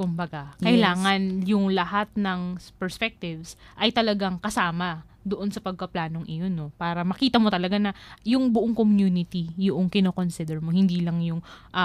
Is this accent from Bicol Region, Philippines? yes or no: yes; Bicol Region, Philippines; 'Di ba sa rural, parang kakilala mo lahat. Ganun sa amin sa Bicol eh.